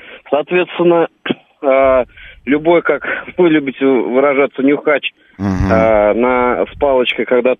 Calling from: Orenburg, Orenburg Oblast, Russia; Я с города Оренбурга работаю.

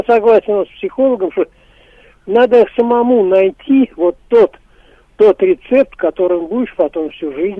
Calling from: Moscow Oblast, Russia; я звоню из Подмосковья

